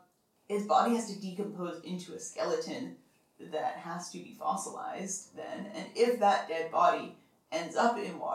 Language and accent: English; Bozeman, Montana, United States; I mean, I'm from Montana, which is sort of dinosaur country. It's the town I grew up in, Bozeman, has one of the most significant sort of paleontology centers in the United States.